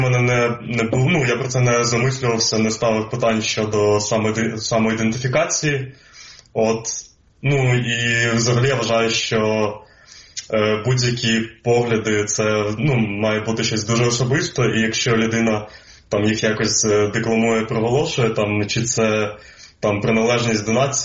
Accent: Feodosia, Crimea, Ukraine; moved away as an adult; now in Kyiv, Ukraine; Я народився в Феодосії, жив там до 18 років, і потім в 2012-му переїхав в Київ, коли вступив до Київського національного університету.

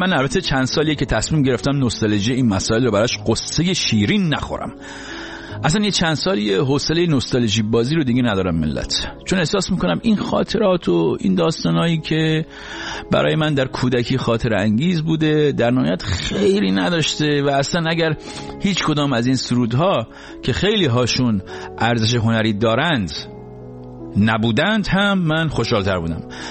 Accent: Iran; بله، اصولا ما ایرانی ها اصلا به صورت خیلی تاریخی یه دفعه عاشق شهادت شدیم

